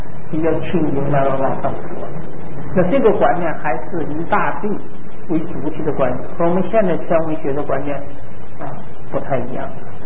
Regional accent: Beijing, China; 我们北方叫鸡子，这个人念我们土话的啊。鸡子就是鸡蛋的意思。尤其咱们北京人啊，天津人啊，都说鸡子。

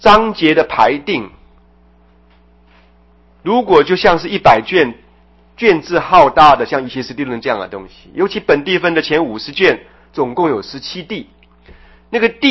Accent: China; 常常举一个我们中国人的对联呢

